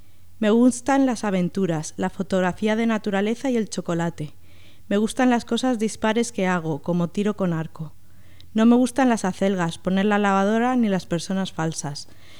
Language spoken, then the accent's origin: Spanish; Madrid, Community of Madrid, Spain; also born or lived in Paris, France; Yo soy un poco de aquí y un poco de allá. Nací en París por el azar, me crié en Madrid y tengo raíces latinoamericanas también.